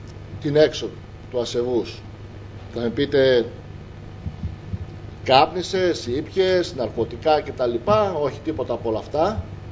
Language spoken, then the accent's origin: Greek; Drama, Eastern Macedonia and Thrace, Greece; Με πήγε στον τόπο μου, στη δράμα.